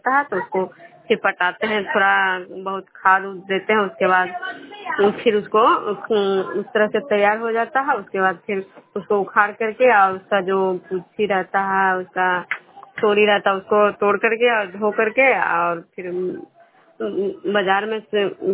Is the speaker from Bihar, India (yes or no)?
yes; Khujra, Bihar, India; मैं विष्णुपुर ग्राम खुजरा पंचायत नालंदा जिला नगरोसा प्रखंड के निवासी हूँ।